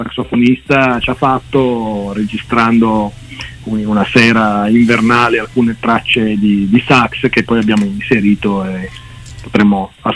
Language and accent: Italian; Pinerolo, Piedmont, Italy; girato qua dalle nostre parti. Noi siamo di Pinerolo